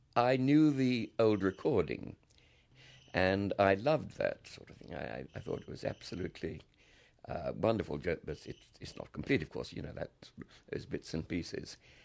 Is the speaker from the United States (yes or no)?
no; Australia; we're both Australian, but never knew her in Australia.